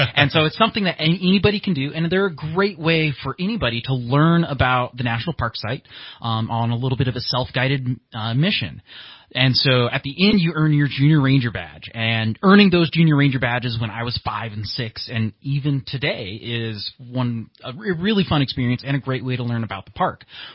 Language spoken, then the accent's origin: English; Washington, United States; I grew up outside of Seattle, and okay. So that was a really awesome place to grow up because my parents were very outdoorsy, as you would say.